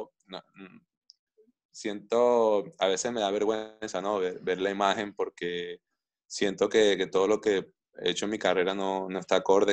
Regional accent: Caracas, Capital District, Venezuela; Todo el mundo sabe que yo soy de Caracas

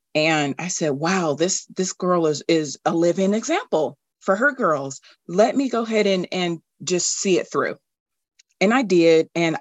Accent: Los Angeles, California, United States; now in Nashville, United States; So 2017, I came back to Nashville from Los Angeles, California, where I was born and raised with my three girls.

